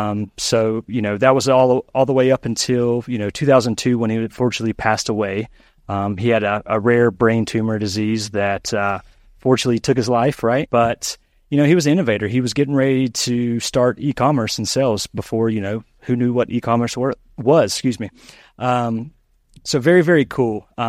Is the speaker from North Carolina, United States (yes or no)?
yes; Lexington, North Carolina, United States; Yep, Lexington, North Carolina, if you ever heard of it.